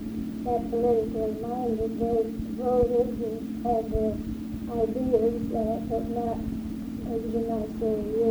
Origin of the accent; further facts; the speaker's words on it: Wenatchee, Washington, United States; born there; I was born in Wenatchee, Washington.